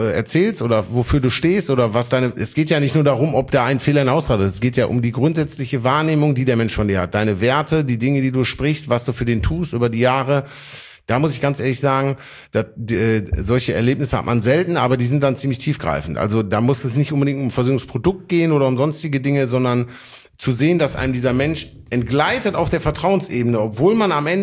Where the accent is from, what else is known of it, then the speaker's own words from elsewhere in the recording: Oberhausen, North Rhine-Westphalia, Germany; ich komme aus Oberhausen, ich kenne Oberhausen genauso gut wie Bottrop